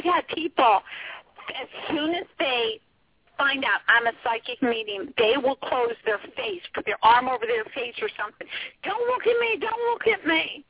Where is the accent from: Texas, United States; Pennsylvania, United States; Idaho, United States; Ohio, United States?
Pennsylvania, United States; Okay, hey, I grew up in Pennsylvania, too.